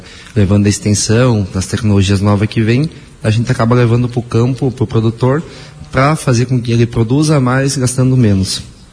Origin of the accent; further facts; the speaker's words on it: Tio Hugo, Rio Grande do Sul, Brazil; now in Marau, Brazil; Isso, viemos de lá. Viemos lá do município de Tiúgo, daí eu vim morar para Marau, né?